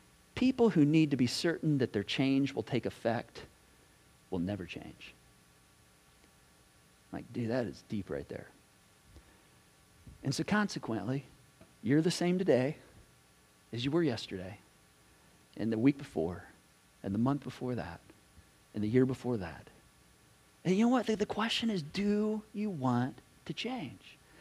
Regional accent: Michigan, United States; I'm wholeheartedly a Hoosier, but I mean, I grew up in Michigan, so I kind of have a Michiganian like view of the weatherman.

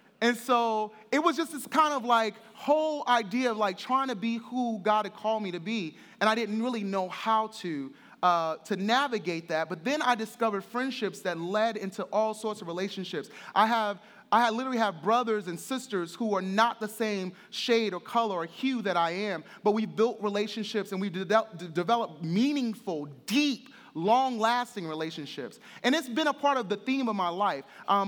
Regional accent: Brooklyn, New York, United States; I grew up in Brooklyn, New York, in what would be considered the urban center or impoverished area, mostly an African-American neighborhood.

